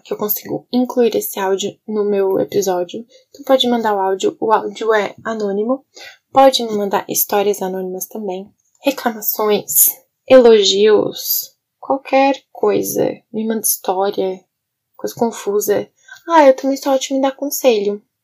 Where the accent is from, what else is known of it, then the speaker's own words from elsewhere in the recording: Santa Catarina, Brazil; Eu sou catarinense, pelo amor de Deus. E eu só, o sotaque só volta mesmo quando eu tô falando rápido, quando eu tô falando alto, que daí eu lembro que eu tenho um sotaque